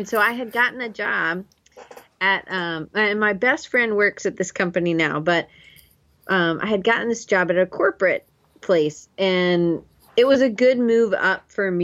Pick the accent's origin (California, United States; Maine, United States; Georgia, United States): Georgia, United States; also born or lived in Denver, United States; So I grew up in Georgia and I went to Auburn, which is in Alabama